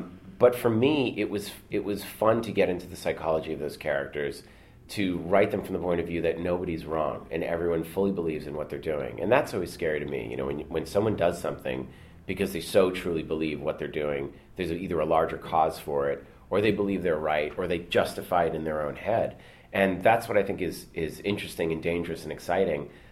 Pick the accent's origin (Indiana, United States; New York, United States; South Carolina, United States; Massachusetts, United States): Massachusetts, United States; Newton; kind of probably from where I grew up in Newton, Massachusetts, of that kind of over-sheltered, over-privileged, over-educated, kind of upper-middle-class kid